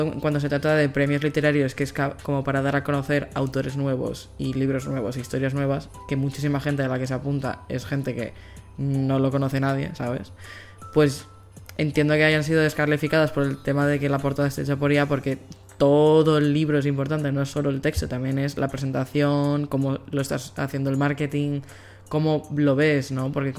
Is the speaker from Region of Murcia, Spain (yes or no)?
no; Valencian Community, Spain; que encima nos pilla a nosotros medio cerca porque somos de la Comunidad Valenciana, ¿no?